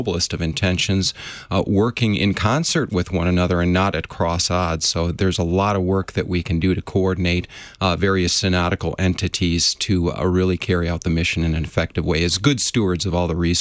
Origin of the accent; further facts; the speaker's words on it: Detroit, Michigan, United States; I grew up in the Detroit area, actually, okay. Michigan district, and have had the privilege of living in a number of other areas within our country here, too.